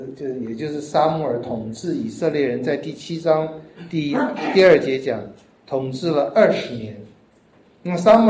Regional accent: Taiwan; 不以色列没有像我们台湾有这么多漂亮的山呢

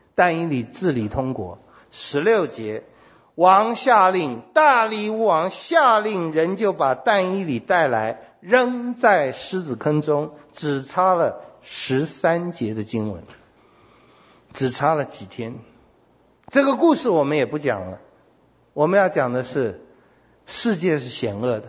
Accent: China; 我们中国人恐怕就上吊自杀嘛，这是最好的办法。

